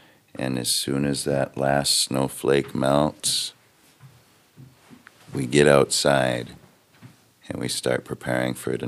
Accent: White Earth, Minnesota, United States; from White Earth Indian Reservation

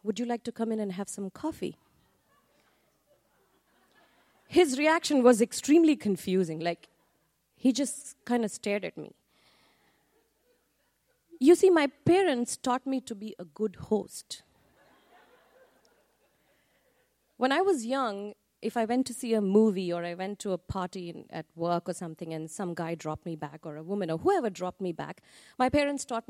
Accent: Delhi, India; When I was growing up in Delhi in the 70s, the general understanding amongst young girls were that boys who were younger than them were just younger brothers.

